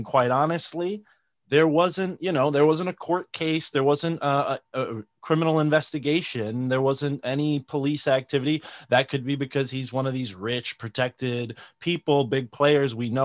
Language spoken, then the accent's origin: English; Connecticut, United States; I grew up in Connecticut as a Roman Catholic